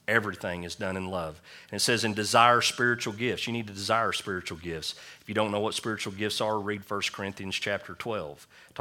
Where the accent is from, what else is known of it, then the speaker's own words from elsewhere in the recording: Leedy, Oklahoma, United States; So I'm driving from Elk City to Camargo, driving through Leedy, which is my hometown where I grew up at and went to school at, driving through here